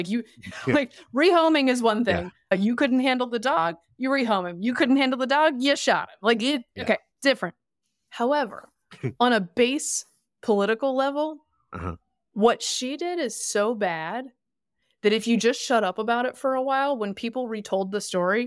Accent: the South, United States; And I say hillbilly with love because I'm from the South.

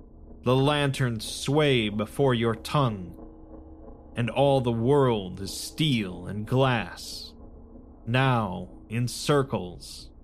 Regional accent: London, United Kingdom; I grew up in London, huge city, a vast metropolis.

